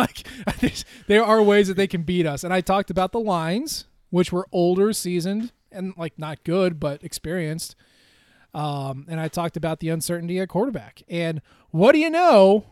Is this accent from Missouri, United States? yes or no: yes; Columbia, Missouri, United States; since I grew up in Columbia, went to school at Mizzou.